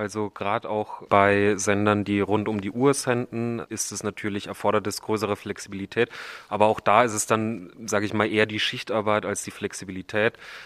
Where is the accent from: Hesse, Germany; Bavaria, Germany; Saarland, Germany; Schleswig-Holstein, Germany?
Bavaria, Germany; hier einfach in meiner Heimat in Franken den ganzen Tag zu beobachten, was passiert und dann das für die Heimat, für die Region am Abend präsentieren zu können